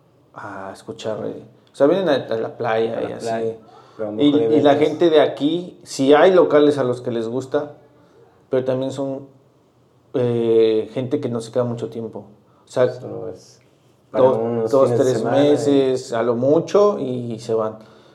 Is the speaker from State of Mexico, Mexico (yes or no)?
yes; State of Mexico, Mexico; now in Cancún, Mexico; Yo, que soy del Estado de México. O sea, no hay una... No hay mucha gente que sea de aquí.